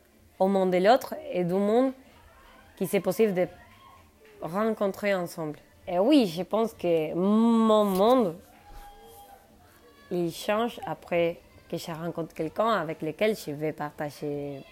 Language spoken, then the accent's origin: French; Buenos Aires, Argentina; Je viens de l'Argentine. Et je viens de l'Argentine, de Buenos Aires. C'est la capitale. Donc on a beaucoup de migrations et d'héritages européens.